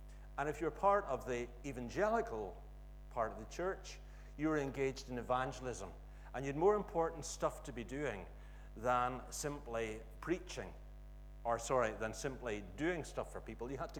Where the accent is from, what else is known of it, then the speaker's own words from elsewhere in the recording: Ireland; but I'm also an Irishman, and boy, it's pleasant to be an Irish rugby fan just at the moment.